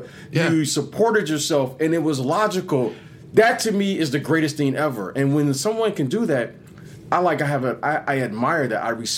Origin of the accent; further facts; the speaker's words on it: Detroit, Michigan, United States; I grew up in Detroit